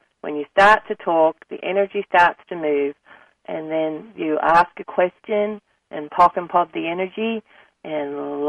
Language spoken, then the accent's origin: English; Australia; accent: Australian; It was a joke because my Australian accent was much broader when we were first here and when I was first here.